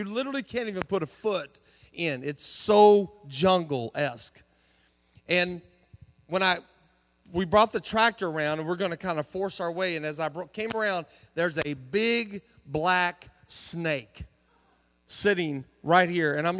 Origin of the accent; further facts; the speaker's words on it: Arizona, United States; also born or lived in Texas; And I was born in Texas and raised in Arizona.